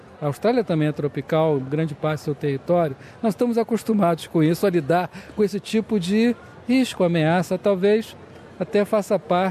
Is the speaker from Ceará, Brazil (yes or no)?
no; Rio de Janeiro, Brazil; Eu, como carioca, eu estou muito, muito otimista em relação a isso.